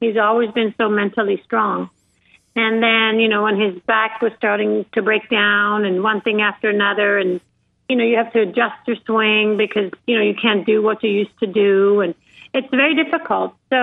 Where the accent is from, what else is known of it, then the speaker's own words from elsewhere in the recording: Sweden; growing up in Sweden, we had a golf club, and it was 10 to 15 boys, and there were two girls.